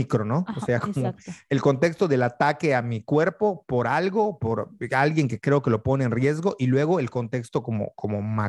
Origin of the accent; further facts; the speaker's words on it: Mexico; sí creo que tiene contrastes culturales de cómo lo vemos nosotros como mexicanos o como latinoamericanos y cómo lo ven ellos